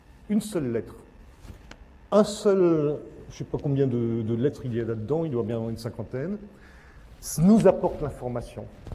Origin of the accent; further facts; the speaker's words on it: Strasbourg, Grand Est, France; comme je suis strasbourgeois, on a de jolis grès des Vosges